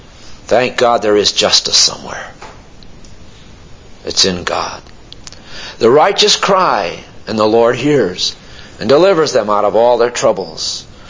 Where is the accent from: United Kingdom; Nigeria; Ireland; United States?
United States; New England; I come from New England. Don't tread on me.